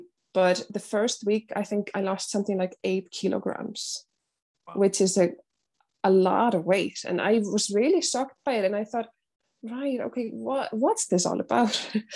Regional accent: Iceland; English is a second language; also born or lived in London, United Kingdom; now in Ireland; I'm 30 years old, and I'm from Iceland, but I live currently in Ireland. I've lived in Ireland for, I think, a bit more than 2 years now.

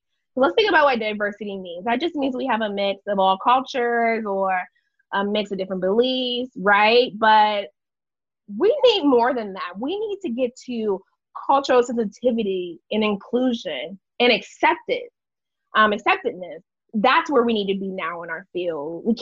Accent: Midwest, United States; So I am from the Midwest. I'm a Black Midwestern cis woman, but I am totally different than a Southern Black woman.

